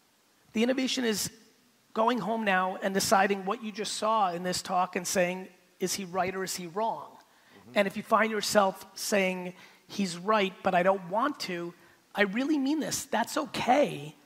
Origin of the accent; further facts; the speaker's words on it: United States; also born or lived in Soviet Union; So, you know, here I am, we left in 78, I'm 3 years, I'm growing up in America